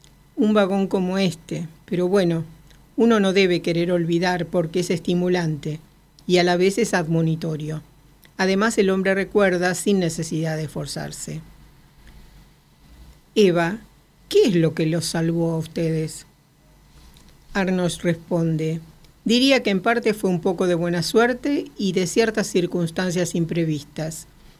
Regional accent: Prague, Czechia; Al averiguar que soy oriundo de Praga, preguntó, ¿tienes un reloj?

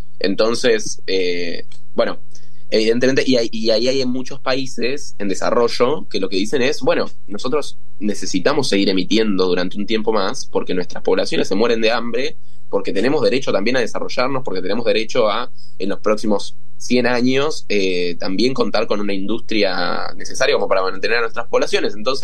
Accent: Argentina; Y les decía esto, o sea, mira, yo vengo de Argentina.

